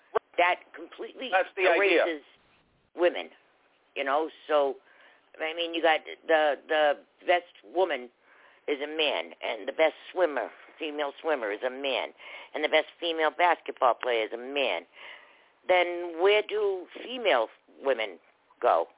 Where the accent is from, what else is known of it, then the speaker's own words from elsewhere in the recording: Boston, Massachusetts, United States; I come from Boston originally. My last year of high school was the first year of busing.